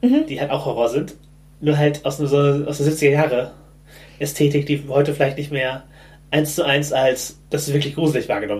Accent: Germany; ich bin halt im Hamburger Speckgürtel aufgewachsen, wo ich durchaus mehr Kontakt mit Schwarzen und People of Color hatte.

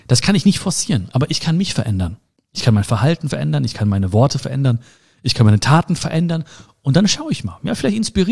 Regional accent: Hagen, North Rhine-Westphalia, Germany; vor allen Dingen auch in NRW, vor allen Dingen auch in Hagen, in meiner Heimatstadt und in der Stadt, wo ich geboren bin.

